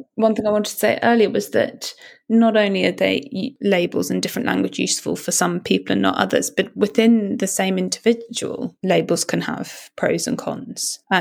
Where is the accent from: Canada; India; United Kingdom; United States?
United Kingdom; I think, as you know, as a British teenager at that time.